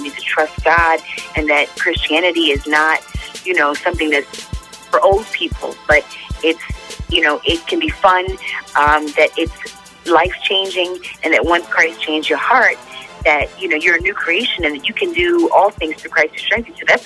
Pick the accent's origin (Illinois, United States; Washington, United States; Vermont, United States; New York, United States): New York, United States; Brooklyn; I'm from Brooklyn, New York. What the heck, you know?